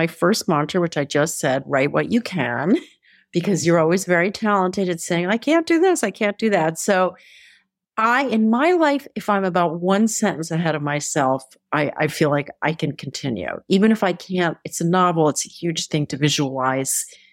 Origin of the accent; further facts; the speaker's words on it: Philadelphia, Pennsylvania, United States; Philadelphia is my hometown, so of course I loved that.